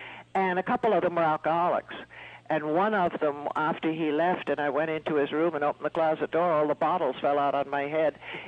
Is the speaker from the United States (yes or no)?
no; China; moved away; I only know it because I was born and raised in China. We fled from China